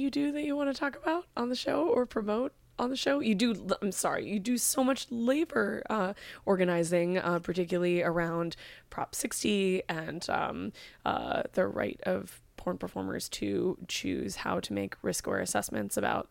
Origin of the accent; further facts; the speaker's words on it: California, United States; which is that I'm from California, so it is my cultural heritage.